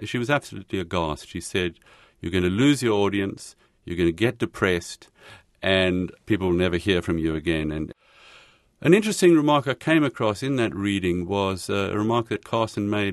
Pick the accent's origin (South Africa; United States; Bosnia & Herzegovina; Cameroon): South Africa; as a teenager growing up in South Africa. I'd come across The Edge of the Sea, and I lived on the edge of the sea, 10 minutes from the Indian Ocean